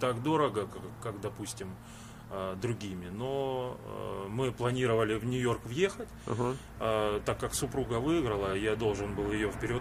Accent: Luhansk Oblast, Ukraine; now in Sacramento, United States; Я приехал из Сакраменто, если глобально посмотреть, то из Украины, из Луганской области.

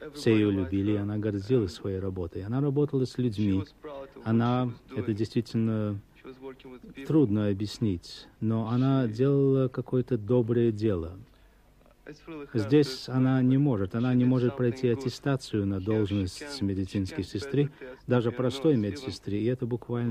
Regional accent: Russia; Россию? Да, мы из России.

